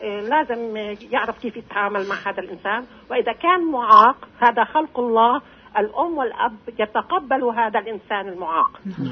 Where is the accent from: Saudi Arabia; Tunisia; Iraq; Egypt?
Iraq; فاحنا لما جيت من العراق